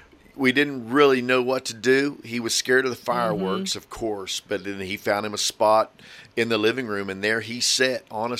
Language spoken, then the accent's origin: English; Spavinaw, Oklahoma, United States; Well, we went to my hometown, Spavinaw, America, the big metropolis of Spavinaw.